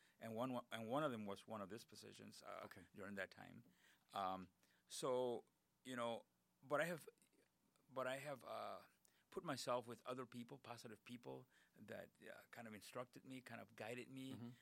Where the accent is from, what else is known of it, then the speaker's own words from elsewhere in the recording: Crystal City, Texas, United States; also born or lived in Laredo; I was born in Laredo, Texas, 1952, and raised in Crystal City, Texas, which is about 90 miles north of Laredo.